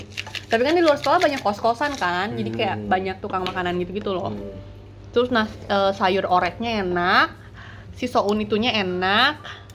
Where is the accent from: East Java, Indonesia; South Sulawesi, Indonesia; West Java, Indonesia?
West Java, Indonesia; Bandung; Karena kita berdua berasal dari Bandung.